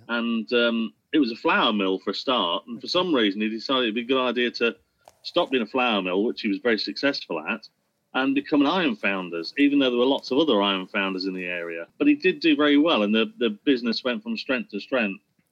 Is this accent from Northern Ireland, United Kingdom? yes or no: no; Lincoln, East Midlands, United Kingdom; You know, growing up in Lincoln, I knew about the story of the tanks being created in Lincoln